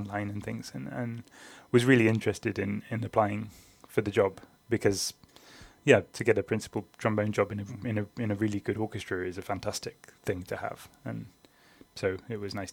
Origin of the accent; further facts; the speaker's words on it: Cheltenham, South West England, United Kingdom; also born or lived in Basel, Switzerland; now in London, United Kingdom; I'm from Cheltenham in England, which is in the countryside. It's very much Lord of the Rings territory. So I grew up in Cheltenham, then I moved to London, and I've studied music in London and Basel in Switzerland, where I lived for about 10 years.